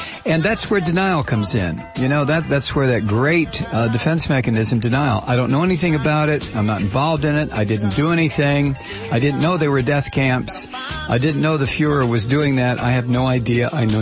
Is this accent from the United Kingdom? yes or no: no; United States; You know, I'm an American.